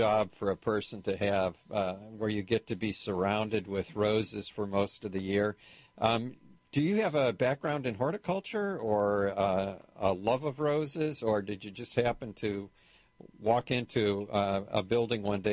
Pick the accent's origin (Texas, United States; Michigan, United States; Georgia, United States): Michigan, United States; I remember growing up in Michigan, and every spring we'd have to cover the roses in the winter